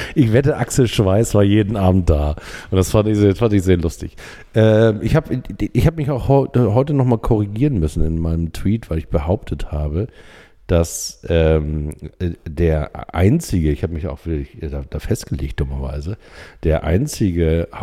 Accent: Hamburg, Germany; ich komme aus Hamburg

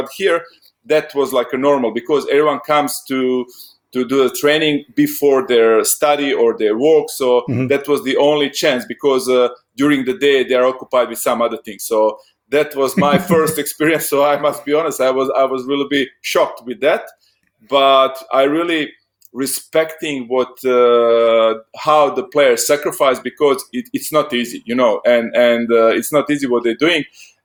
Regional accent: Cavtat, Dubrovnik-Neretva County, Croatia; I'm coming from Dubrovnik, actually from Cavtat, one small place like 15 kilometers from Dubrovnik.

